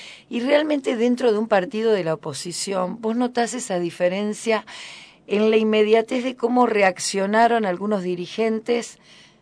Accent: Argentina; como argentinos.

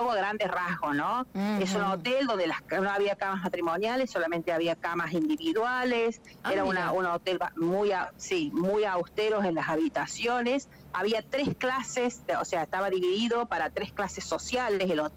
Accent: Bariloche, Río Negro, Argentina; Yo vengo de Bariloche. Yo vengo de Bariloche y Bariloche es igual.

